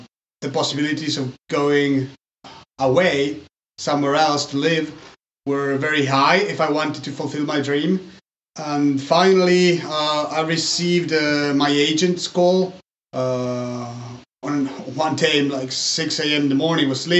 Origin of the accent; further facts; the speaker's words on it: Argentina; moved away as an adult; now in Sarlat, France; I was born and grew in Argentina with my parents, where I spent almost 25 years.